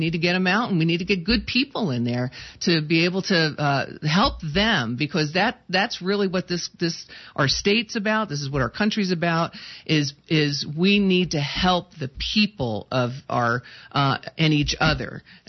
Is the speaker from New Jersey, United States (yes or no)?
yes; New Jersey, United States; I'm originally from New Jersey, and so, you know, I'm getting my Jersey out